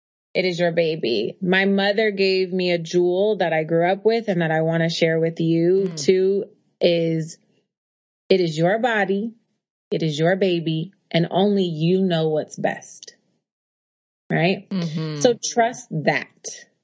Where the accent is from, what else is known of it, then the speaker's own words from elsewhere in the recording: Oakland, California, United States; now in New York, United States; I'm a girl from Oakland who lives in Harlem